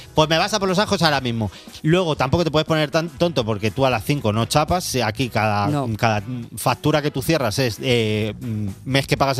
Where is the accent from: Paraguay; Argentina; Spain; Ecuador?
Spain; Madrid, Community of Madrid; Porque los dos somos de Carabanchelli. Claro. En mi barrio no está lloviendo.